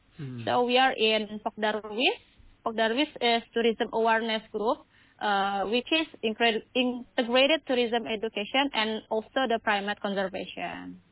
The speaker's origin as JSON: {"language": "English", "town": "Padang", "region": "West Sumatra", "country": "Indonesia", "second_language": "English", "said": "So, I'm from Padang, and now I am in education and also in conservation."}